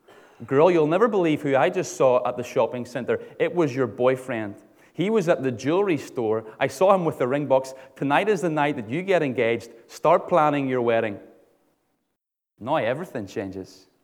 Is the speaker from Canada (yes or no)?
no; Ballymena, Northern Ireland, United Kingdom; I'm from Ballymena.